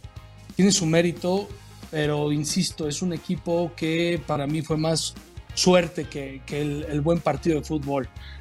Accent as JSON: {"language": "Spanish", "region": "Comarca Lagunera", "country": "Mexico", "said": "como siempre ha hecho respetar la comarca lagunera, mi tierra querida"}